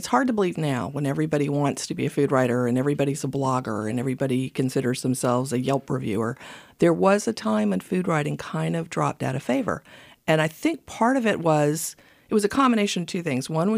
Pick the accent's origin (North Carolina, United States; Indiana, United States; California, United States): North Carolina, United States; also born or lived in Columbus, Georgia; I was born in Columbus, Georgia. All three of the kids were. We were sort of born halfway in between, the border crossing between North Georgia and South Georgia. But we got transferred to Eastern North Carolina when I was about 14 months old.